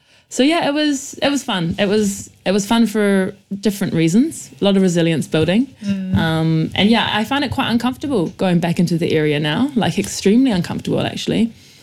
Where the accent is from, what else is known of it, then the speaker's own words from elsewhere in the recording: Grey Lynn, Auckland, New Zealand; also born or lived in Tauranga; born and raised in New Zealand. I was born in Tauranga, but grew up predominantly in Grey Lynn before it was gentrified and bougie, back when it was the hood with my mum. We lived right next door to Grey Lynn Park on 43 Elgin Street